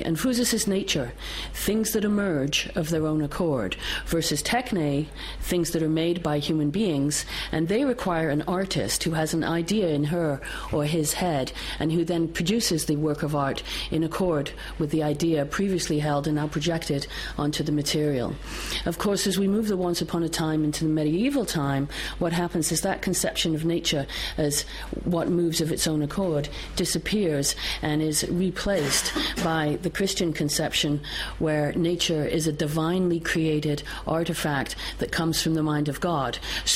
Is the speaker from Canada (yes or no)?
no; Scotland, United Kingdom; born there; Do I mean we British, because I was born in Scotland?